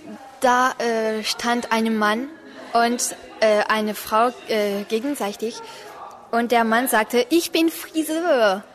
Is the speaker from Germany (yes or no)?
no; Rennes, Brittany, France; German is a second language; komme aus Rennes in der Bretagne, in Frankreich. Ich lerne Deutsch